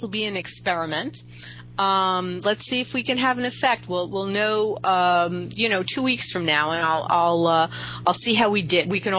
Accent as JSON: {"language": "English", "town": "New York City", "region": "New York", "country": "United States", "tie": "born or raised there", "said": "When I grew up in New York City, I used to, you know, go to baseball games"}